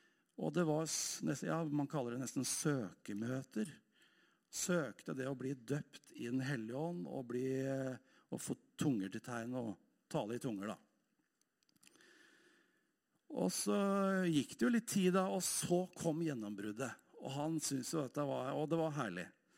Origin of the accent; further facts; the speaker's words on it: Hamar, Innlandet, Norway; Når jeg var tenåring, jeg vokste opp I Philadelphia her på Hamar.